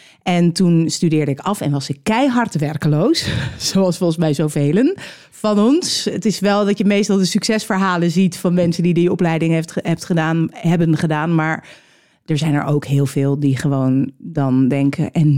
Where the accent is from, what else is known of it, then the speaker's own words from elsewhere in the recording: Edam, North Holland, Netherlands; Dat ik uit Edam kom en eigenlijk meer wereldser wilde zijn. Maar dat er in mij toch gewoon een Edams meisje zit.